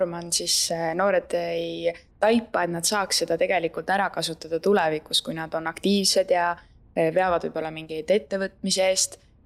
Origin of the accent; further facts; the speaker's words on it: Harju County, Estonia; Aga no teie tulete siin Tartust, on ju, ma ise olen siit Harjumaalt